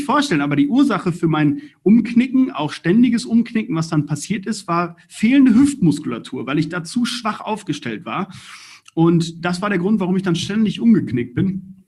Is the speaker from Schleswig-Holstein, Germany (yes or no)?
no; Balve, North Rhine-Westphalia, Germany